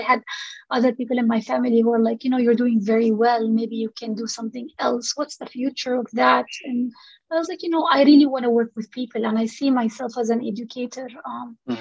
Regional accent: Saudi Arabia; English is a second language; We, growing up in Saudi Arabia, we're always visiting Egypt because this is where my parents' families were.

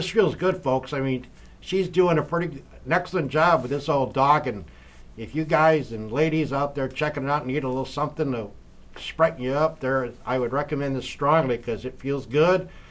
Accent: Lyons, New York, United States; My hometown where I was born, Lyons, New York.

